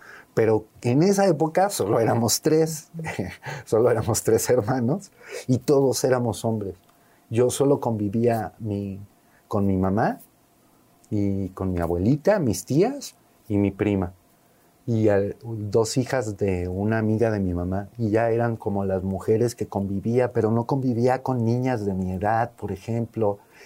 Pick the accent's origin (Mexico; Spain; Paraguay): Mexico; Mexico City; yo crecí en la Ciudad de México. Yo nací en la Ciudad de México y ahí fue que pasé mi niñez.